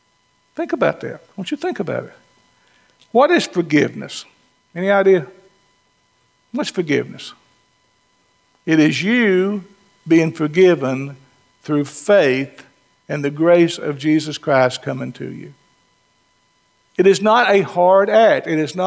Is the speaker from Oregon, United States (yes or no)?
no; Georgia, United States; also born or lived in North Alabama; And I grew up in North Georgia. Been part of my life in North Georgia, spent time in North Alabama.